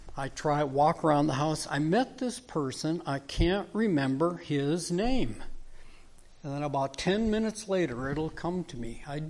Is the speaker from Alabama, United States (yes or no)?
no; Minnesota, United States; And where I grew up in the Twin Cities area, I could not walk down those city streets today and feel safe.